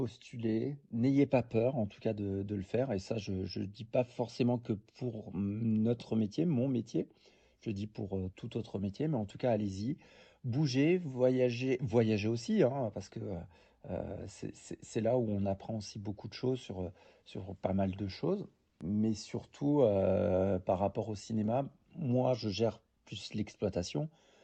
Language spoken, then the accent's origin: French; Colmar, Grand Est, France; vu que je suis originaire d'Alsace, de Colmar précisément